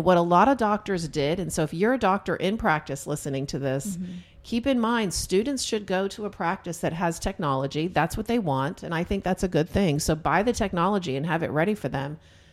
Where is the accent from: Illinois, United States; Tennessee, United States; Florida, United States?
Florida, United States; West Palm Beach; also born or lived in Boston / Tallahassee; so we're from West Palm Beach.